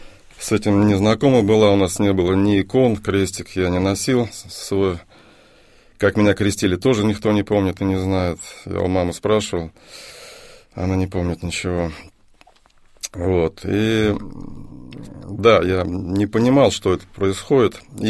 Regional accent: Voronezh, Voronezh Oblast, Russia; also born or lived in Donbas, Ukraine; Родился я на Донбассе. В 2 года папа получил распределение. После института попали в Воронеж. Вот. И, собственно, там я вырос. В нашем городе красивом.

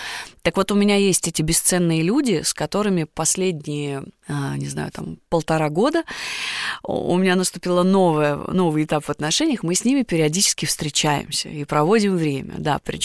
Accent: Saint Petersburg, Russia; В общем, в родной город. Я же из Питера.

